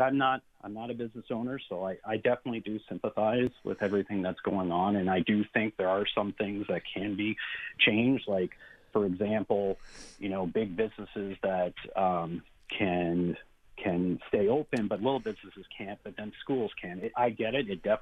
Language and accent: English; Ontario, Canada; I'm from Ontario